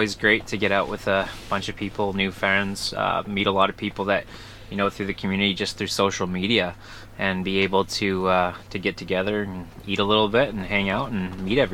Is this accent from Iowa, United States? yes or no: no; Ohio, United States; I'm originally from Ohio, got me into fishing when I was 2 or 3 years old